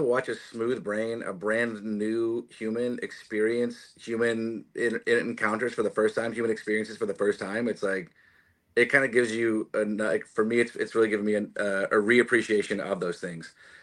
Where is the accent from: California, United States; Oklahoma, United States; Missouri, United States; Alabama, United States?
Alabama, United States; Huntsville; I am. Yeah. I grew up in Huntsville, Alabama.